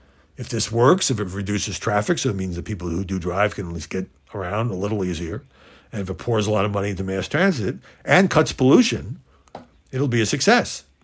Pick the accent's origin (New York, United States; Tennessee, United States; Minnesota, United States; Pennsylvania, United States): New York, United States; Brooklyn; This is what I grew up playing in Brooklyn because there weren't often many full courts available.